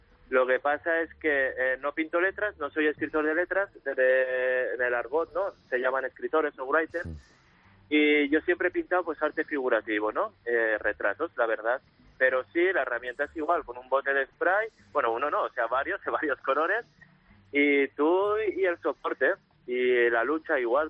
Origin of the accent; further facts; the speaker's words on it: Alcudia de Crespins, Valencian Community, Spain; Yo soy de Valencia. Bueno, de Valencia. Un pueblecito que se llama Alcudia Crespí, pero sí, de provincia de Valencia.